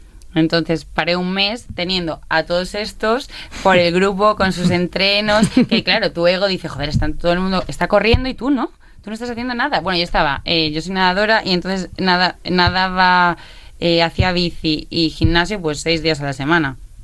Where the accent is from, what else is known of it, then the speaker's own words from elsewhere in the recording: Badajoz, Extremadura, Spain; now in Barcelona, Spain; Sí, bueno, soy de Badajoz. Pero, sí. Pero vivo en Barcelona ahora.